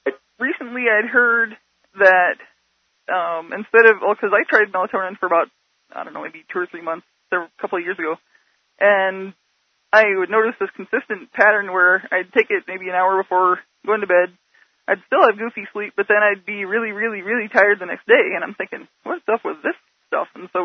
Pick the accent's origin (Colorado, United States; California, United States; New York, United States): Colorado, United States; from Colorado.